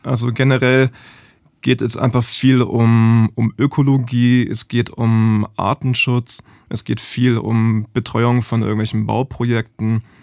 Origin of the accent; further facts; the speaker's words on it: Hildrizhausen, Baden-Württemberg, Germany; Also ich komme also aus dem Böblinger Sindelfingerraum.